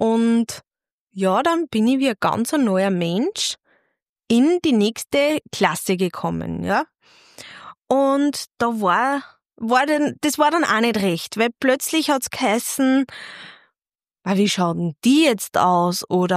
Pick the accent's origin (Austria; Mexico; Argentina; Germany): Austria; Bad Ischl, Upper Austria; now in Linz, Austria; Wir sind 2009, sind wir vom Salzkammergut, weil ich bin ja gebürtig aus Bad Ischl, und da sind wir 2009 in die Stadt gezogen, nach Linz.